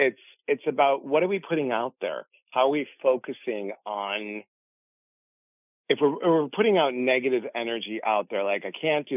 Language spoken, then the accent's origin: English; Chicago, Illinois, United States; now in Washington State, United States; I'm originally from Chicago. I live in Washington State, but I'm originally from Chicago.